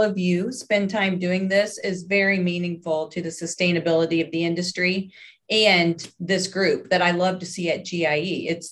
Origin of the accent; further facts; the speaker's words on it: Indianapolis, Indiana, United States; I was born in Indianapolis, and no, I won't go all the way that far back, but I've been a lifelong Hoosier, always lived in Indianapolis.